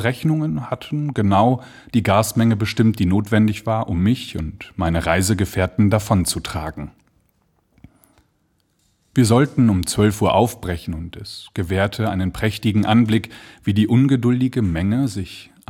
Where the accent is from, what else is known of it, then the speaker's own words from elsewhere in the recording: Münster, North Rhine-Westphalia, Germany; now in Munich, Germany; Ich komme aus Münster, wohne aber in München